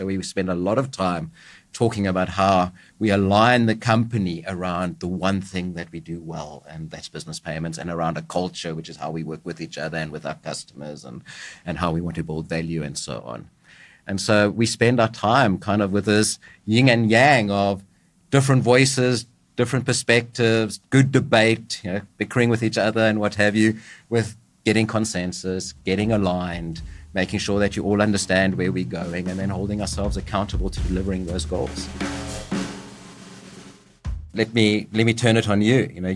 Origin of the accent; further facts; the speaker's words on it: South Africa; moved away as an adult; now in United States; So I am South African. I moved to the US in 2012